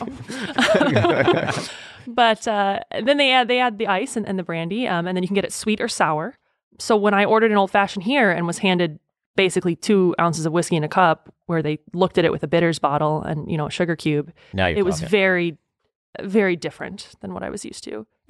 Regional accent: Burlington, Wisconsin, United States; I'm from Burlington, Wisconsin, technically Boner's Lake, but no one knows where that is, and it's hard to explain.

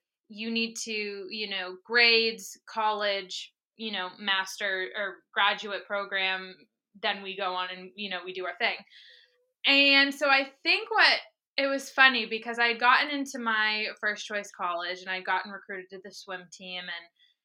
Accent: Bath, Maine, United States; moved away as an adult; now in California, United States; Maine. I am from, originally from Bath, Maine. My parents now live in Vinyl Haven, Maine. So that's where our home is.

